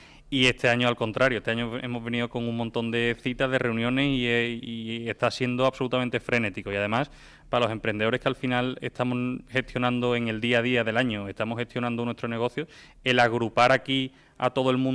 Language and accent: Spanish; Seville, Andalusia, Spain; accent: Andalusian; Sí, pero nosotros somos de Sevilla.